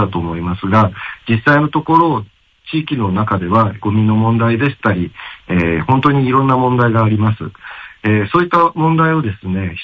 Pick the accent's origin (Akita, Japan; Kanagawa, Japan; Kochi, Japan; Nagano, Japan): Kanagawa, Japan; Yokohama; もう僕は生まれも育ちも中華街なんですけれども、やはり子供の頃からよく遊んでいた。